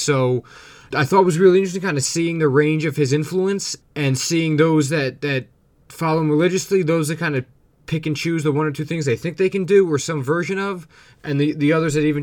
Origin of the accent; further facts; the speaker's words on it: New Jersey, United States; growing up in New Jersey when the Jason Kidd Nets were a big thing